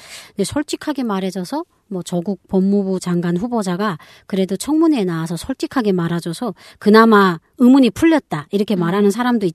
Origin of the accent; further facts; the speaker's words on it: North Korea; now in South Korea; 또 우리가 대한민국에서만 산 게 아니라 북한을 경험한 탈북자잖아요.